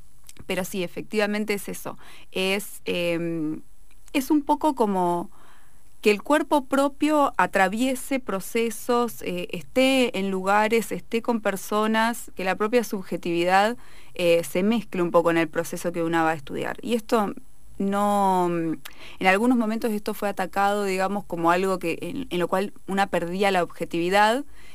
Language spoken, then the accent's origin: Spanish; Neuquén, Argentina; yo me siento tan profundamente neuquina que, porque yo nací acá ya, ¿no? Mi familia emigró, pero yo nací aquí.